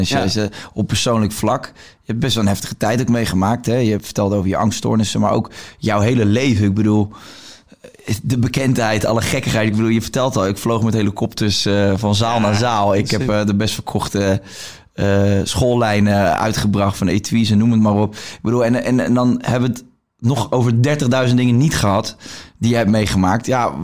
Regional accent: Rotterdam, South Holland, Netherlands; also born or lived in Bangkok, Thailand; ik ben een stadsjongen. Ik kom uit Rotterdam en ik heb dat altijd leuk gevonden.

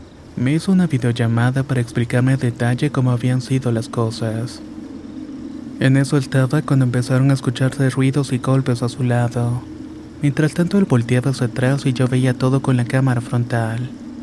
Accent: San Pedro, Coahuila, Mexico; Soy de San Pedro, Coahuila y tengo 27 años.

